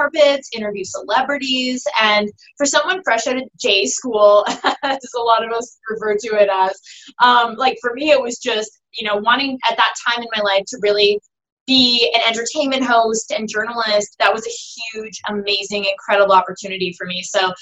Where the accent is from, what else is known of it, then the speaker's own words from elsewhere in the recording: Toronto, Ontario, Canada; also born or lived in Vancouver; right now I'm in Toronto and I love being home. I'm originally from Toronto